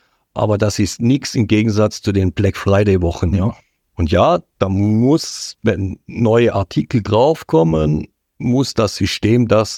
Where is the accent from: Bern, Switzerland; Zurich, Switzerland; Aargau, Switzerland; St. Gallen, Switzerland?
Aargau, Switzerland; Suhr; Ich komme ja ursprünglich aus Suhr.